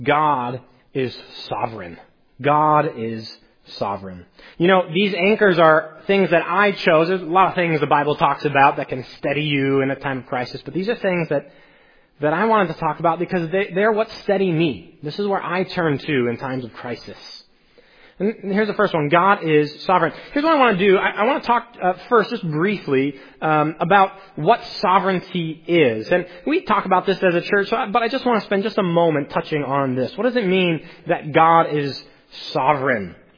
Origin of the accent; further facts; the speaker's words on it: Iowa, United States; I think growing up in Iowa probably has something to do with that.